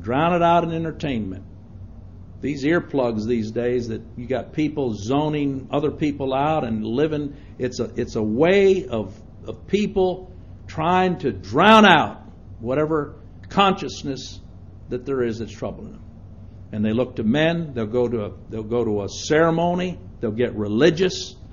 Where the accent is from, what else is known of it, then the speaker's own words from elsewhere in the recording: Chad; moved away; I remember growing up in Chad when he was sending his troops down into Chad from Libya.